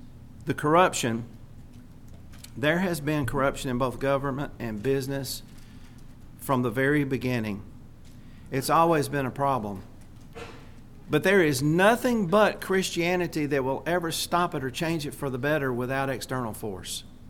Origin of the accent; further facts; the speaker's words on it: the South, United States; a lot of us remember the days when we could drive to the schoolyard we're from the South, in our pickup trucks with a gun rack in the back.